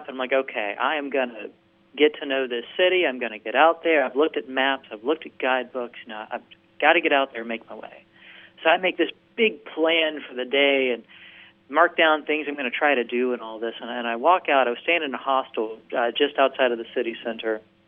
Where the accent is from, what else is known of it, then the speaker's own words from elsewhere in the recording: Virginia, United States; I grew up in Virginia. I went to college in Tennessee. I'd never been out of the country before.